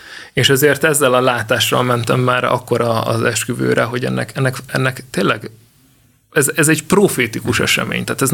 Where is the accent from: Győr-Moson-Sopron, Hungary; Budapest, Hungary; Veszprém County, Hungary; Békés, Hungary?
Budapest, Hungary; mint budapesti városi ember voltam mindig is